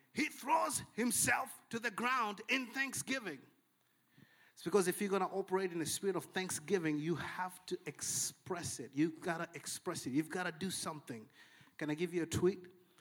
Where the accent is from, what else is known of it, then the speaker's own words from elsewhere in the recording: Malawi; now in Boston, United States; It's just when I grew up in Malawi, that's what we did.